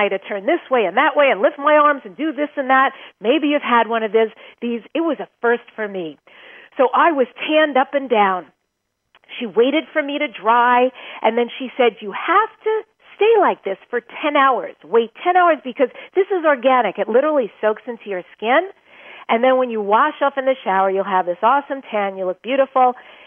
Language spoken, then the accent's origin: English; New York, United States; now in California, United States; I grew up in New York. I live now in California.